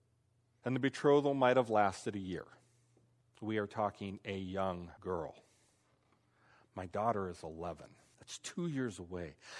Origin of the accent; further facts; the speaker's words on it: Wyoming, United States; I'm from Wyoming, and so the closest analogy I can draw to Sepphoris is Jackson Hole.